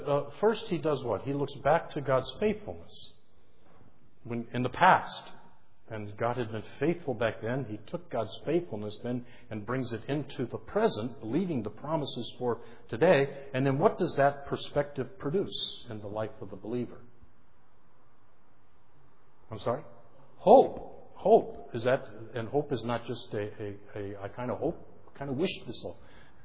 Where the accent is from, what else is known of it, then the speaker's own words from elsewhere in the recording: Detroit, Michigan, United States; when I was 17, 1967, if you remember, I was born and raised in Detroit